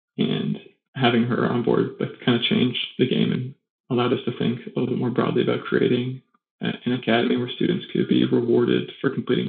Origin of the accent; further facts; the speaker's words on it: Cape Cod, Massachusetts, United States; Growing up on Cape Cod, it was kind of a consistent theme in the programming for our science classes